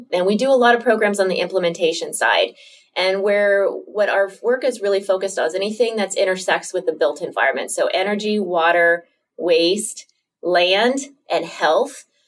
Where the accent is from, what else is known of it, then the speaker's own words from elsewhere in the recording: Iowa, United States; a young woman growing up in Iowa.